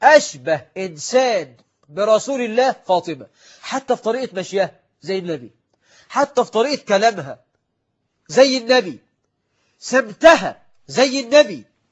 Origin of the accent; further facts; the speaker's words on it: Egypt; إحنا كمصريين أخوال جميع العرب